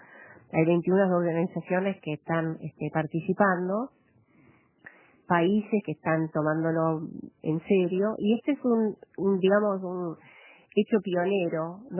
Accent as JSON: {"language": "Spanish", "country": "Uruguay", "said": "yo soy de una parte, de una región del mundo que ustedes no conocen"}